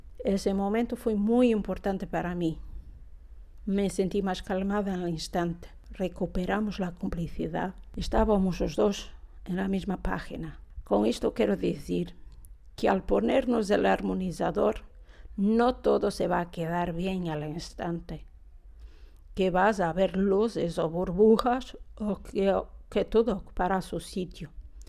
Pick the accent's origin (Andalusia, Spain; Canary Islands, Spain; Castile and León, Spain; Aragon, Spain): Aragon, Spain; Monzón; de Monzón. Trabajo en vídeo junto con mi marido.